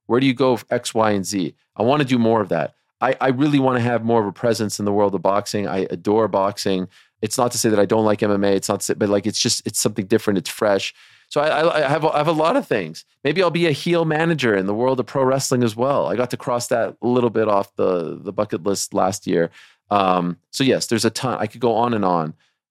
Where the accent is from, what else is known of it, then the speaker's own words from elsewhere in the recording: Canada; In Canada, it's CBC. I'm Canadian. This is like the greatest honor.